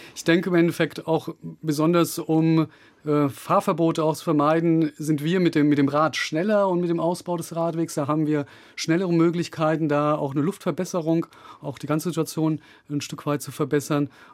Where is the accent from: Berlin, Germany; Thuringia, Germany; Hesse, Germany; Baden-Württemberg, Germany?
Hesse, Germany; Frankfurt; Also das ist meine Heimat und ich liebe diese Stadt und es ist eine wirklich tolle Stadt.